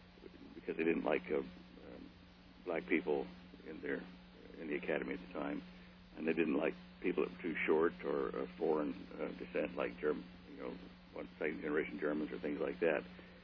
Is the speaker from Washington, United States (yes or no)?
no; Texas, United States; born there; I was born in Texas, so I'm a native Texan, and that's a big brag.